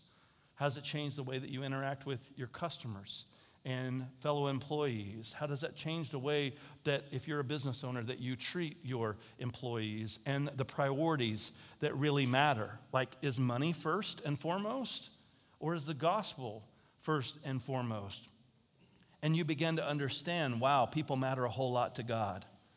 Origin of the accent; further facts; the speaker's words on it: United States; I'm an adult. I'm an American.